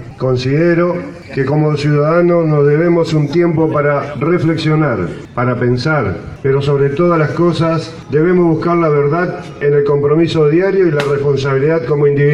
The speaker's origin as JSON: {"language": "Spanish", "country": "Argentina", "said": "esos colores que nos dicen que somos argentinos."}